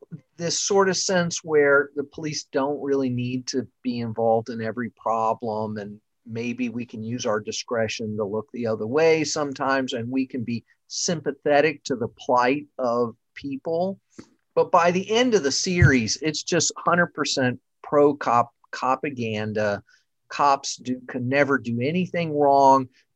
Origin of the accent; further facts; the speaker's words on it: Houston, Texas, United States; very much a city kid growing up in Houston, right in the central city.